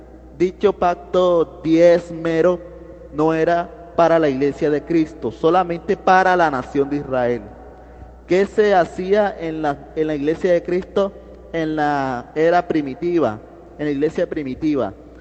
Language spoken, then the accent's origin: Spanish; Colombia; de Colombia nuevamente.